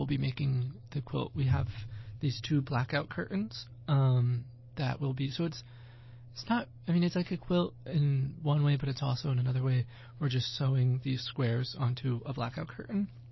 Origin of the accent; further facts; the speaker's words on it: Kentucky, United States; And so I'm from Kentucky and it's a pretty big deal.